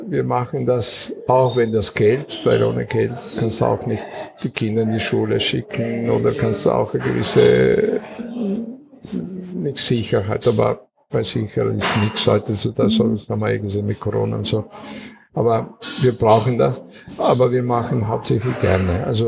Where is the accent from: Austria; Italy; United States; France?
Italy; Trieste, Friuli-Venezia Giulia; weil ich komme aus Triest und damit Kaffee